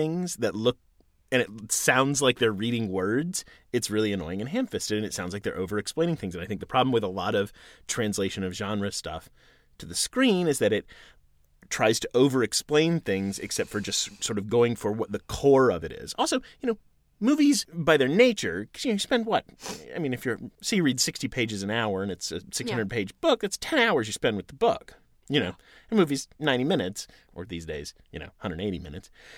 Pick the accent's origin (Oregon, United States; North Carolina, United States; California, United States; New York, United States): North Carolina, United States; who moved to my home state of North Carolina